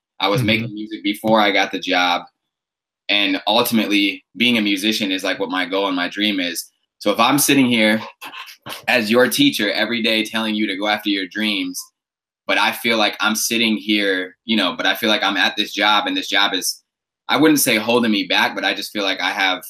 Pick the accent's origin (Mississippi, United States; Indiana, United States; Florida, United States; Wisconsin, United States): Wisconsin, United States; I grew up in Wisconsin and he was out here.